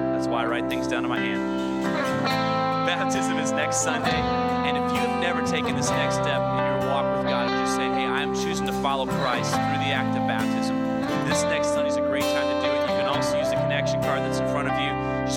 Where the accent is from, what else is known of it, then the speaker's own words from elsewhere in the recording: North Dakota, United States; For those that do not know me, I'm from North Dakota. That's why I like to pick on all the cold Cajuns.